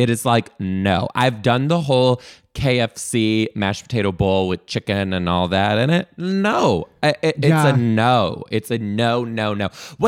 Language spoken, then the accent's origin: English; Detroit, Michigan, United States; now in Seattle, United States; Oh, it's taking an adjustment. I'm originally from Detroit. So like when I moved here, I realized that like I'm a little too hard for these people.